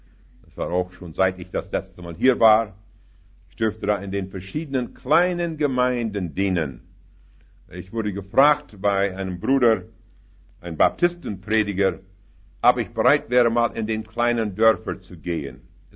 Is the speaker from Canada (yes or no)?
yes; Canada; German is a second language; Da ich komme aus Kanada